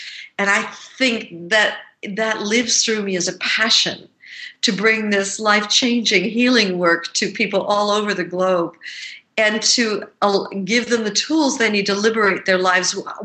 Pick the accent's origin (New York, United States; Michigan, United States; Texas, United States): New York, United States; I'm a New Yorker.